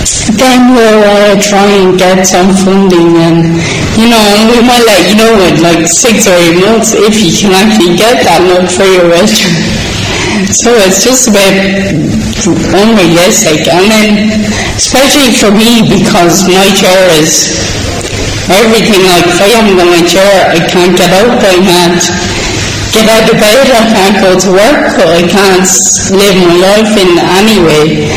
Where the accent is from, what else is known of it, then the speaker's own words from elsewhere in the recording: Longford, Leinster, Ireland; now in Dublin, Ireland; I'm originally from Longford, but I moved up to Dublin about 3 years ago